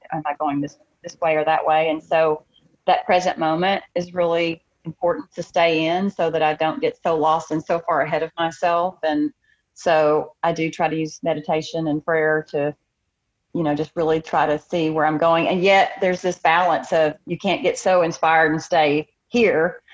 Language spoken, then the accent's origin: English; Texas, United States; now in Siloam Springs, United States; I'm from East Texas, but my family is from Northwest Arkansas. And so I made a big move back home, back to Northwest Arkansas.